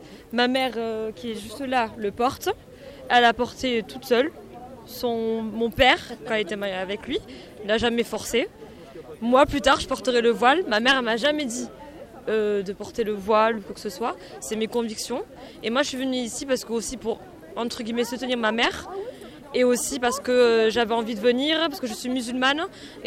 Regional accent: Montauban, Occitanie, France; born there; Je suis musulmane, je suis française, je suis née à Montauban, voilà. Et ma grand-mère est immigrée

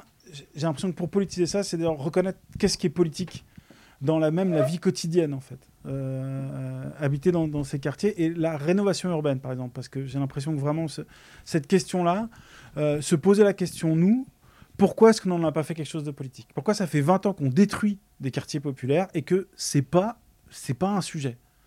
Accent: Toulouse, Occitanie, France; ici à Toulouse, je prends un exemple toulousain parce que moi je suis de Toulouse

